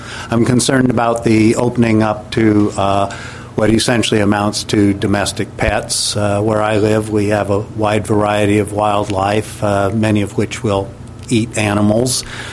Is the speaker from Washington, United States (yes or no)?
yes; Sammamish, Washington, United States; from Sammamish, Washington.